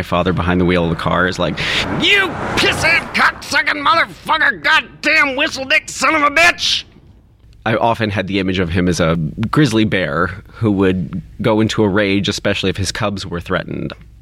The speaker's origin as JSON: {"language": "English", "region": "Kentucky", "country": "United States", "tie": "born or raised there", "said": "I grew up in Kentucky. My dad is a Kentuckian."}